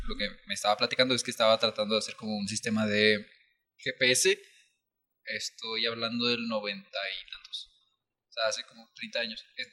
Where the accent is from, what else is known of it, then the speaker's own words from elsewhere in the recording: Chihuahua, Mexico; also born or lived in Jalisco; Yo nací en Jalisco. ¿Sí? Y a los pocos meses me mudé a Chihuahua, Chihuahua capital.